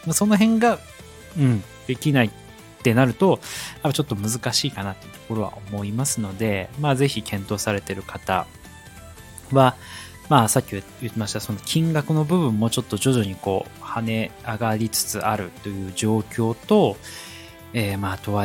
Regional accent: Chiba, Japan; also born or lived in Fukushima / Tokyo / Saitama; 実は私育ちが千葉の方でして、生まれは福島なんですけども、まあ、その後育ちはほぼほぼ千葉で育っていってる形ですね。一人暮らしでちょっと東京に住んだ時もありますが、その後埼玉に行って、で、また埼玉から今回千葉に戻ってきたという形でございます。

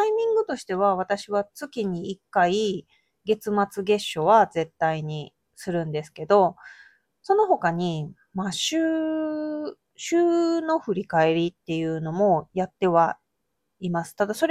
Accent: Mie, Japan; 今日は、地元の三重県では、まあ、東海地方ですね。

